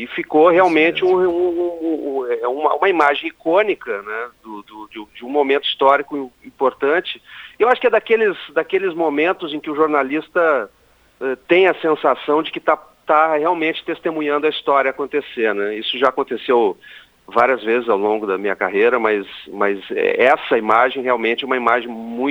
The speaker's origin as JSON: {"language": "Portuguese", "town": "Santa Maria", "region": "Rio Grande do Sul", "country": "Brazil", "tie": "born or raised there", "also_born_or_lived": "Passo Fundo", "said": "Eu nasci em Passo Fundo, mas depois meu pai foi transferido para Santa Maria. Então, assim, eu fui bebê de colo para Santa Maria."}